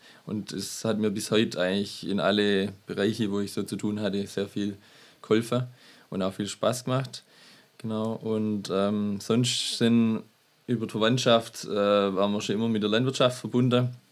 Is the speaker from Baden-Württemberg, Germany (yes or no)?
yes; Dergebrunn, Baden-Württemberg, Germany; ich war im Prinzip schon immer in Deutschland, schon immer in Dergebrunn. Bin in Dergebrunn, also gebürtig eigentlich geboren in Herrenberg